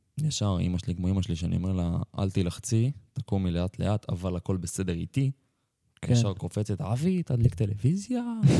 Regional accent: Northern District, Israel; כן. אני מהצפון, חוויתי.

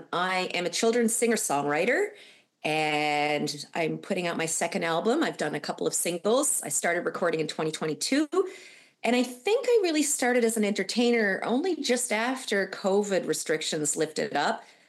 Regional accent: Newfoundland and Labrador, Canada; what I grew up with in Newfoundland with my parents constantly making music with me

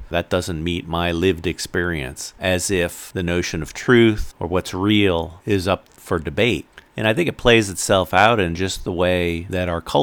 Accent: North Carolina, United States; Actually, it is the state motto of the state of North Carolina, my home state.

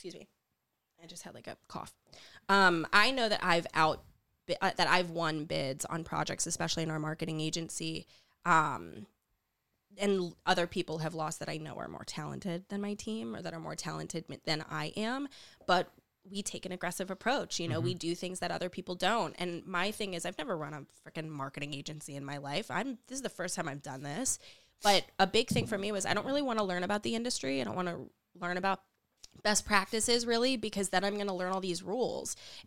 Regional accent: Afton, United States; You know, I'm from Afton. We grew up with, you know, like lower middle class.

